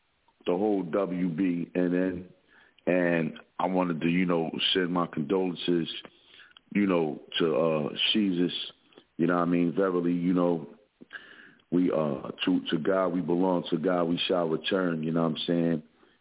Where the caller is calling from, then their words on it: Philadelphia, Pennsylvania, United States; representing from the Broad Street Bully side of Philadelphia, where the kids sucker punch people dressed up like Elmo at the kids' parties